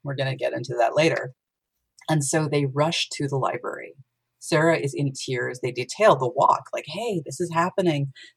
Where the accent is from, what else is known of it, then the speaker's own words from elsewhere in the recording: Canada; moved away; one of the things that happened when I immigrated from Canada was that I immediately encountered somebody who went to Camp Sedgwin